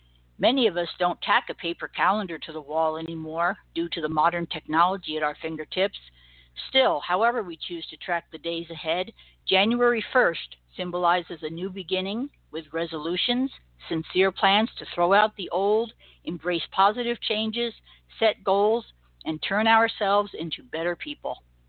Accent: Long Island, New York, United States; Well, as a kid, I grew up out on Long Island in New York, and we were right in the flight path of Kennedy Airport.

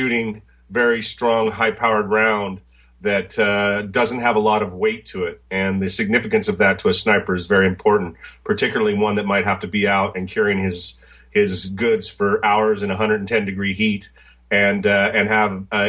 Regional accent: Oregon, United States; I grew up in Eastern Oregon, Bob, and where I grew up was an area near the Idaho border

